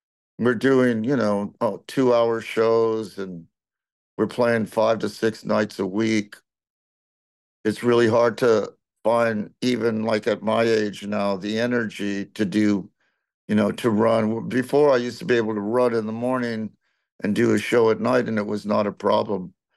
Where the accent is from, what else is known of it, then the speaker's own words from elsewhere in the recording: Texas, United States; and because I've been playing so long, and I'm from Texas, people expect a certain thing.